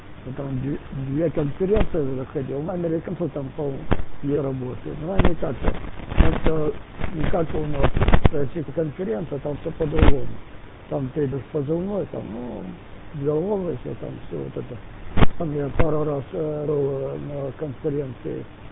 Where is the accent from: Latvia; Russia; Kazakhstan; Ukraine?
Ukraine; я сам с Украины.